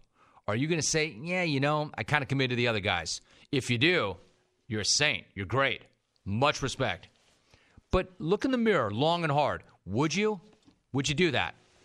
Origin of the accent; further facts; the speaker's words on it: Los Angeles, California, United States; I grew up in Los Angeles. I understand the apathy in this town. This is not a great sports town. We are not great sports fans. And keep in mind, I'm not some New Yorker, or I'm not from San Francisco or San Diego, here to kill LA fans. I'm an LA native.